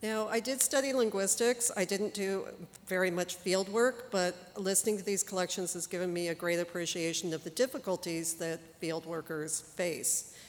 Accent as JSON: {"language": "English", "town": "Los Angeles", "region": "California", "country": "United States", "said": "I'm from Los Angeles, and I did not know that the human voice could do that."}